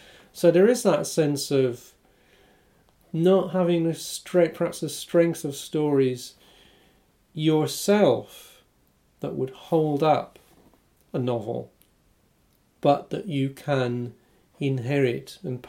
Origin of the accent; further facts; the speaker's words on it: Newport, Wales, United Kingdom; The setting is obviously based on Newport, my hometown, and in a place like Newport, it's a kind of nowhere place.